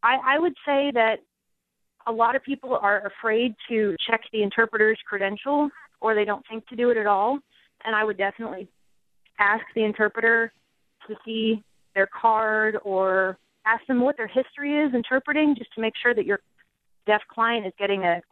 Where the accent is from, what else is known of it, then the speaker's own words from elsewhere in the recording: Texas, United States; now in Iowa, United States; I'm originally from Texas. I just moved up here to Iowa in August, and the local dialects are even different.